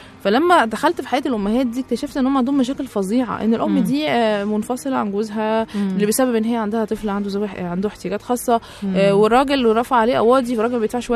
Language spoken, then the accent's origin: Arabic; Egypt; moved away; فكنت مستغربه ان في مصر ما عندناش كده. احنا عندنا في مصر هم ستاندر يعني